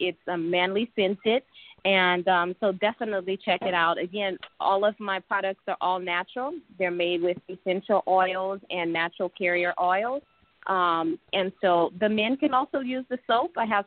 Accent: Mamou, Louisiana, United States; So I grew up in Mamou, Louisiana, very small town where, in my opinion, there was still some prejudice.

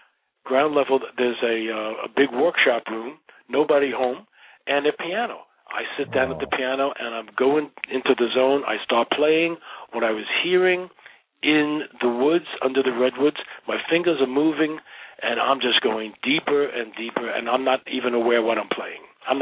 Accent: New York, United States; Everything is different than the vegetation we have back east, because I grew up in Long Island.

